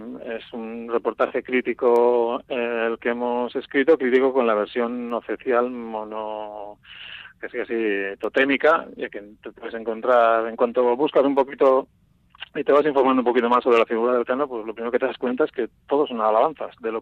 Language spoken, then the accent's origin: Spanish; Barakaldo, Basque Country, Spain; now in Zumaia, Spain; yo vivo en Zumaia, pero soy de Baracaldo, y en Baracaldo vivía en la calle Juan Sebastián El Cano.